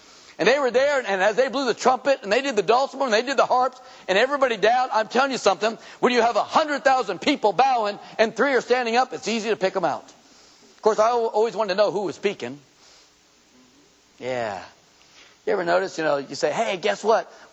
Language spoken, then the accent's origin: English; United States; I'm glad I'm an American. I'm glad I live here.